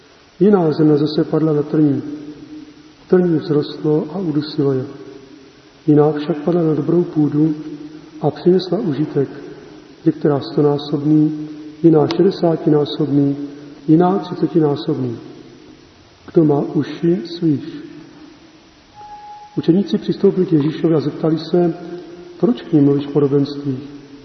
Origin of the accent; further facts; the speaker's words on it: South Moravian Region, Czechia; Tak já jsem z Moravy jižní, tak tam je sucho strašné, třeba měsíc neprší a nikdo to nepovažuje za nic zvláštního.